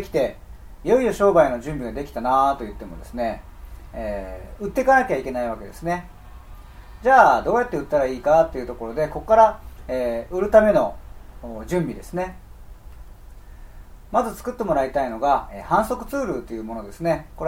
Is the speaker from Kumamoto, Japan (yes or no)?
no; Yokohama, Kanagawa, Japan; 私横浜ですけども横浜ラーメンってありますよね。